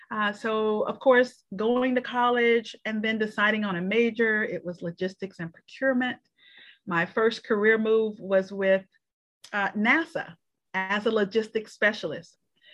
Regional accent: Montgomery, Alabama, United States; My journey started actually, I'm from Montgomery, Alabama

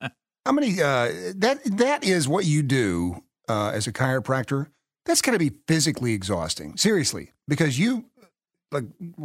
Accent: Tennessee, United States; I came from Tennessee. I knew no other.

